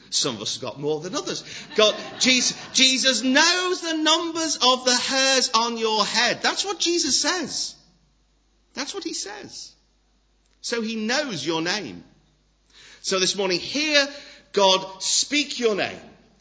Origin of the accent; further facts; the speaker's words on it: England, United Kingdom; It sounds a ridiculous doctrine to us because we're English